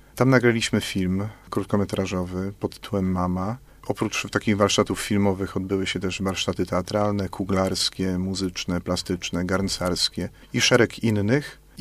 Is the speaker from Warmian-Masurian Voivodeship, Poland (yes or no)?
yes; Nowe Miasto Lubawskie, Warmian-Masurian Voivodeship, Poland; now in Jarocin, Poland; jestem franciszkaninem zwykłym, bo jest kilka tam odmian rodzajów. Mieszkam teraz od lipca, będę mieszkał w Jarocinie. Pochodzę z Nowego Miasta Lubawskiego. Jestem kapłanem od 5 lat.